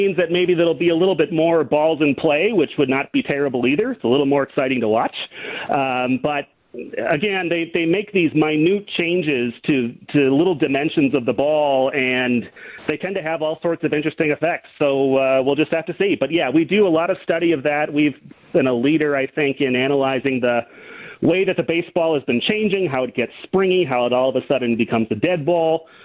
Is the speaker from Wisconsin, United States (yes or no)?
yes; Oconto, Wisconsin, United States; I grew up in Oconto, about 30 miles north of Green Bay.